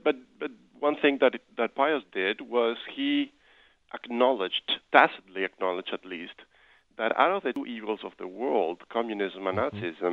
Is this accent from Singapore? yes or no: no; Argentina; English is a second language; also born or lived in Uruguay; now in United States; I was born in Uruguay, but I grew up in Argentina, and I came to the U.S. 25 years ago or so.